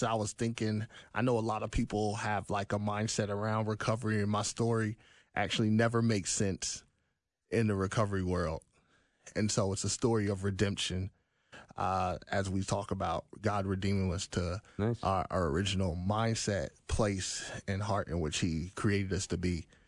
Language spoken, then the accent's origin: English; Atlanta, Georgia, United States; And I was born and raised in Atlanta in the 80s.